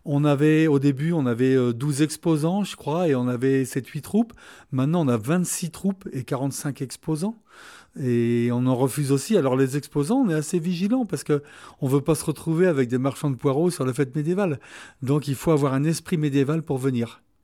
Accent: West, France; Nous, on vient de l'ouest de la France, on a un côté festif et du nord

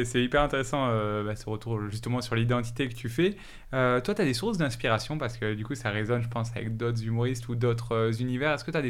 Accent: Montpellier, Occitanie, France; born there; Moi, je suis né à l'hôpital de Montpellier.

